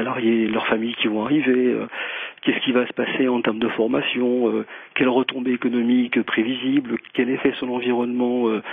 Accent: Toulouse, Occitanie, France; Je suis toulousain

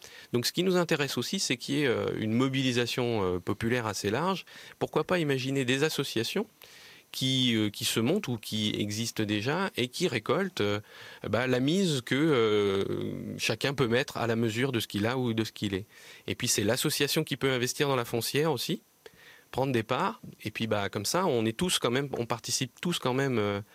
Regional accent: Normandy, France; Oui, on peut citer aussi plus près de chez moi, puisque je suis originaire de Basse-Normandie.

